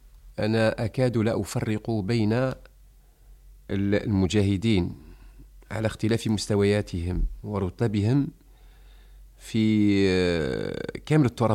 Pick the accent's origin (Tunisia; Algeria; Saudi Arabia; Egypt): Algeria; لأن اليأس والتأييس المنشور المنتشر بيننا كجزائريين هو جزء لا يتجزأ مما نحس به من إحباط